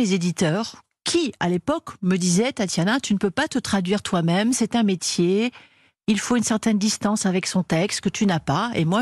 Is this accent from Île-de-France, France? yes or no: yes; Neuilly-sur-Seine, Île-de-France, France; born there; je suis née à Neuilly-sur-Seine, pas très originale, d'une mère anglaise née à Rome et d'un père franco-russe, né à l'île Maurice.